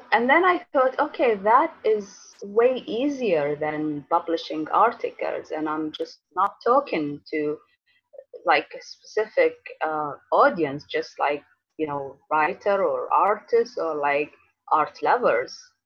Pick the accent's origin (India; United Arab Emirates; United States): United Arab Emirates; accent: Emirati; And I was surprised that you speak Arabic and you have like the Emirati accent. I said, yeah, I'm from the Emirates.